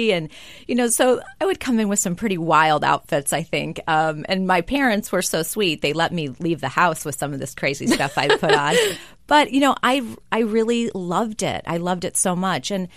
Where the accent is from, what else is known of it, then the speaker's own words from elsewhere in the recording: Kenosha, Wisconsin, United States; I grew up in Kenosha, Wisconsin. It's a small community in Wisconsin. My mother's family were farmers and coal miners.